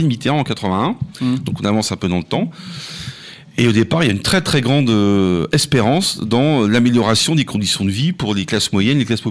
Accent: Hauts-de-France, France; Je viens du département du Nord et je peux vous dire que le charbon, c'était quelque chose en Nord.

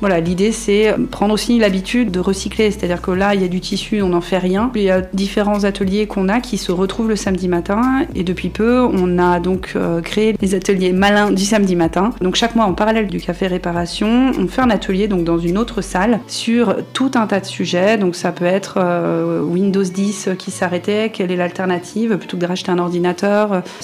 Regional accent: Auvergne-Rhône-Alpes, France; je viens du Beaujolais.

